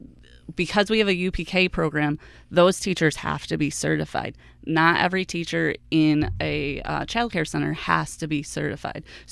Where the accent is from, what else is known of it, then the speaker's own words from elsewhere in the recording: Geneva, New York, United States; Yeah, so I'm originally from the Geneva area, and like Laura said, my parents are still located here.